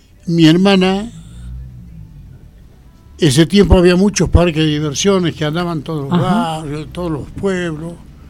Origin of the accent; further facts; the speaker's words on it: Santiago del Estero, Argentina; born there; now in Jesús María, Argentina; Santiago del Estero Capital.